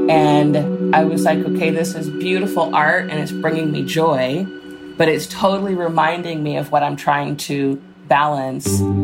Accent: Chicago, Illinois, United States; now in Oakland, United States; I was born and raised in Chicago, and the whole connection to the Black Panther Party, I say, is I was born in 1966

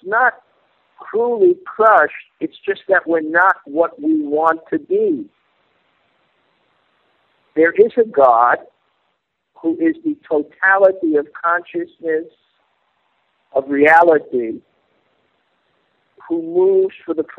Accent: Brooklyn, New York, United States; Reminds me when I grew up in Brooklyn

